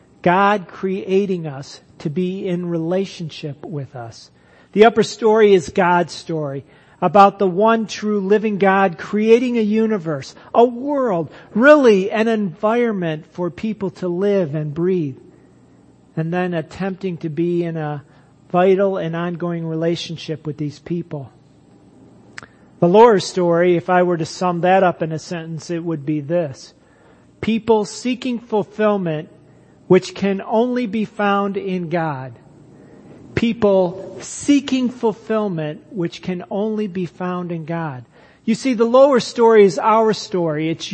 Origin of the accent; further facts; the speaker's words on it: Cleveland, Ohio, United States; also born or lived in Columbus; I was born in Columbus, Ohio, and around 2 years old, my family moved to Cleveland.